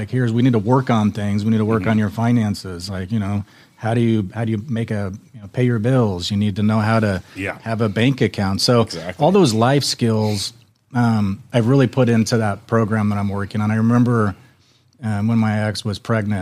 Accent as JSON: {"language": "English", "region": "Oregon", "country": "United States", "tie": "born or raised there", "said": "No, I grew up in Oregon."}